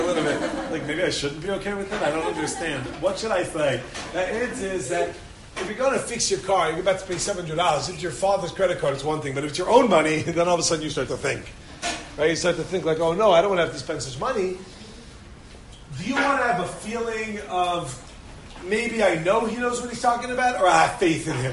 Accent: Alabama, United States; Hey, I'm from Alabama. We do it at 7.

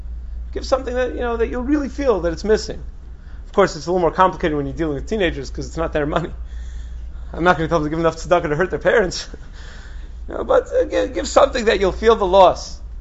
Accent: North Woodmere, New York, United States; I'm from North Woodmere. It's like far away from here.

